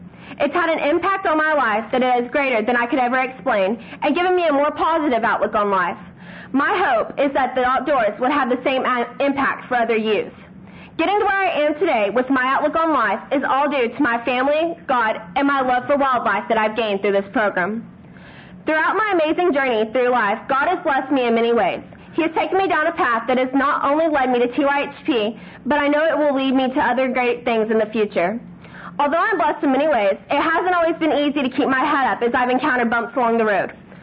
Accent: Mitley, Texas, United States; I'm 15 from Mitley, Texas.

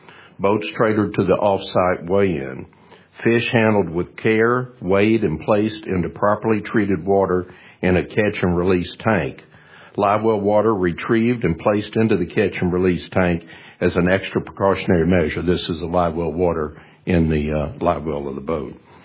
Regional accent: Temple, Texas, United States; I'm from Temple, Texas. I'm a boat dealer in Temple.

